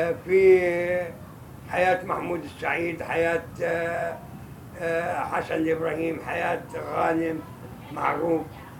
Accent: Palestine; التجارة عندنا التجارة عندنا بفلسطين كانت كلياتها البيع والشراء

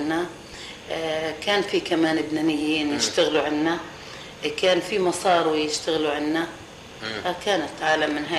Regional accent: Haifa, Haifa District, Israel; سوق الشوام. كان عندنا بحيفا

